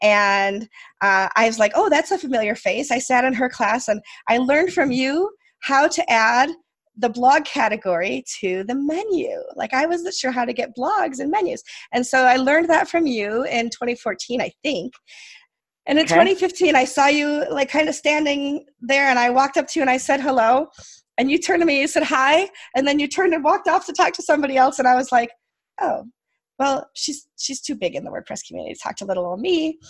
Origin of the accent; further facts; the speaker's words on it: United States; And it's probably not true that I'm the only American in the Canadian Slack channel anymore, but I know that I'm the token American in the Slack channel for Canadian Slack.